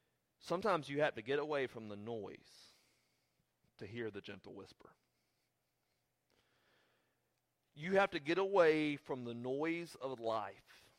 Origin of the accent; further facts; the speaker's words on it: the South, United States; just because I'm nice and I'm from the South, we do allow sweet tea.